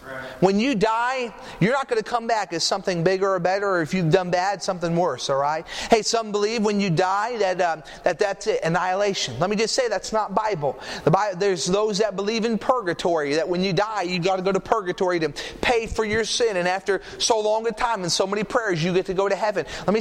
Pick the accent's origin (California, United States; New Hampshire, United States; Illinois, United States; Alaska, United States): New Hampshire, United States; I remember growing up in New Hampshire